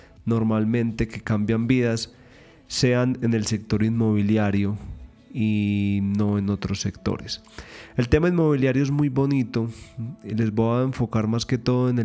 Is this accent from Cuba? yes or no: no; Colombia; soy colombiano y desde mis 17 años más o menos, 16, estoy en el tema de la inversión inmobiliaria